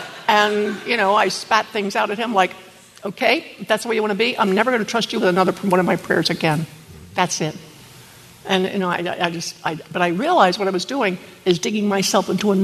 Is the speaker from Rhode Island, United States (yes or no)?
no; Maryland, United States; Because I'm from Maryland. And so, you know, I like oyster stew and all that good stuff. I love my mother's crab cakes.